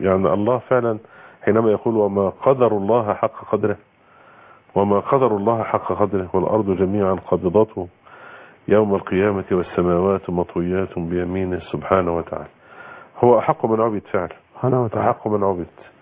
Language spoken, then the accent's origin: Arabic; Egypt; لما يتعمل أبحاث عن حبة السودة هنا عندنا في مصر تبقى أفضل